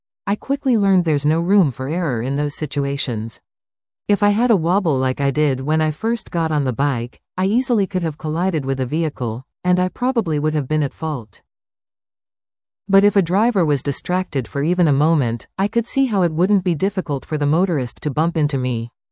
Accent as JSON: {"language": "English", "town": "Sault Ste. Marie", "region": "Ontario", "country": "Canada", "tie": "born or raised there", "lives_now": "Toronto, Canada", "said": "Because the commuting is much busier and far more aggressive than in my hometown of Sault Ste. Marie, I suppose they had a point."}